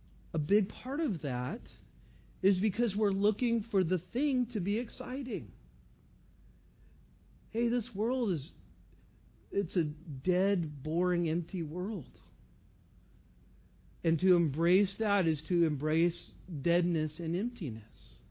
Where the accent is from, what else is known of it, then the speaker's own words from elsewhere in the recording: California, United States; And I am from California, so I can say that.